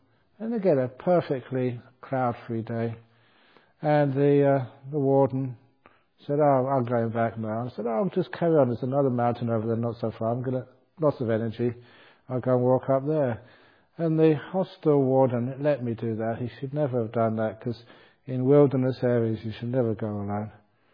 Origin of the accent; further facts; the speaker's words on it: England, United Kingdom; when some of these Scotsmen, they say they know I'm an English, and sometimes they say this with some exaggeration, I'm sure.